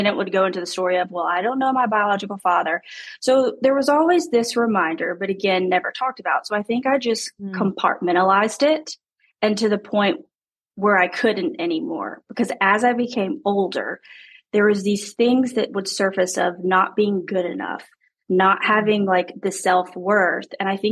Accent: Hawaii, United States; born there; it does play a role that I was born in Hawaii.

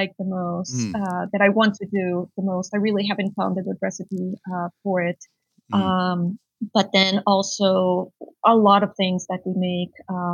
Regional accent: Colombia; I grew up in Colombia, as you said earlier. My mom is Brazilian. My dad is Colombian.

